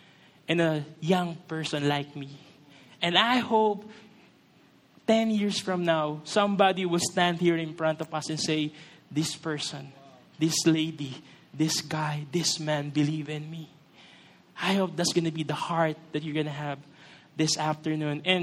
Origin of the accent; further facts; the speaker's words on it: Sampaloc, Metro Manila, Philippines; I grew up in Sampaloc.